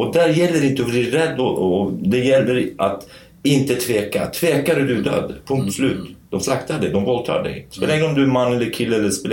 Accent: Sweden; Eftersom de visste att jag kommer från Sverige

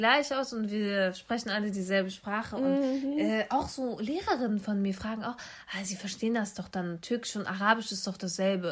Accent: Wolfsburg, Lower Saxony, Germany; wenn man mich fragt, woher kommst du? Und ich Wolfsburg sage.

